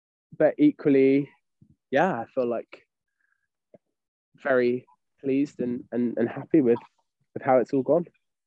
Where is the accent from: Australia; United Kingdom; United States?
United Kingdom; as a British musical theatre performer, your goal is to be on the West End